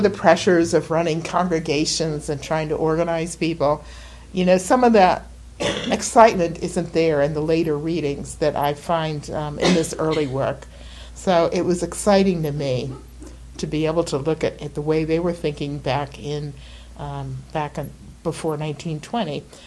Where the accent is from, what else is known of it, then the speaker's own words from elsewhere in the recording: Connecticut, United States; And his brother actually went to the Hartford Seminary, which is from my hometown, Connecticut.